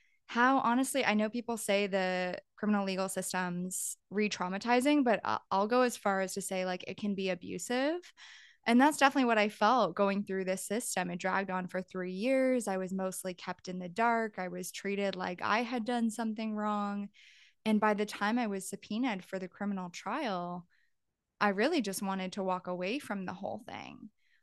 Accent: Toronto, Ontario, Canada; I'm also from Canada. I'm based in Toronto

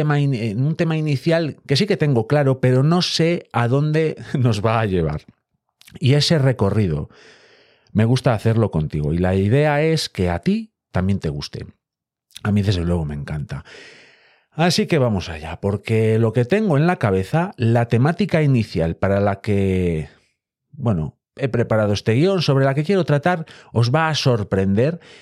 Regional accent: Castile and León, Spain; Y tened en cuenta que en León, al frío, le llamamos fresco. Bueno, cosas nuestras, cosas de por aquí, de estas gentes.

